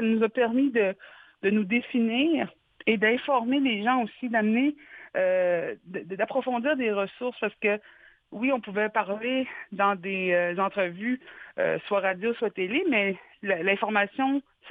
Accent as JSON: {"language": "French", "region": "Quebec", "country": "Canada", "said": "nous, en tant que Québécois"}